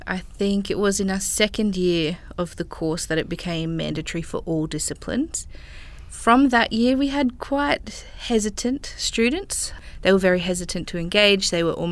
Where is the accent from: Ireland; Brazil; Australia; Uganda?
Australia; Bundaberg, Queensland; now in Brisbane, Australia; I'm a proud Gurang Gurang and Yagara woman. I was born and raised in Bundaberg and moved to Brisbane to study social work here at UQ.